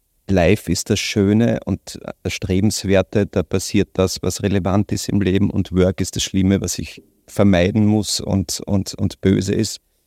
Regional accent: Styria, Austria; Das wäre zum Beispiel ein Wort, das ich noch kann als Steirer, wo ich mir das Wienerische noch nicht

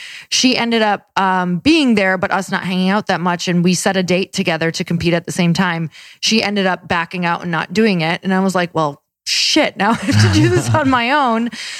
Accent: Midwest, United States; So I'm from the Midwest and there was a clear difference in our personalities.

